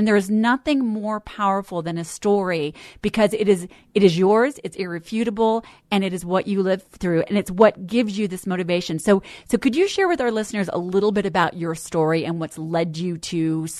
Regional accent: Colorado, United States; I grew up in Colorado on Lowry Air Force Base, the lap of liberty.

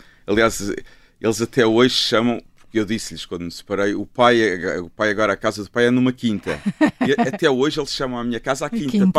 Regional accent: Lisbon, Portugal; Deixei de ser lisboeta, agora sou da Malveira da Serra.

